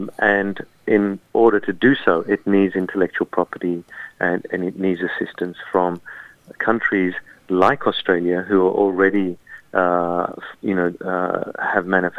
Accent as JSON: {"language": "English", "region": "London", "country": "United Kingdom", "tie": "born or raised there", "said": "Now, I grew up in London"}